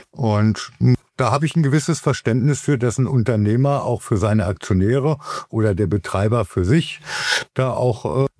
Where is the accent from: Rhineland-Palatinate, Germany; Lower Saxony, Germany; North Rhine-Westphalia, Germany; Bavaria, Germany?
Lower Saxony, Germany; Göttingen; Ich komme aus Göttingen und bei uns in Göttingen, wir haben zig Krankenhäuser hier.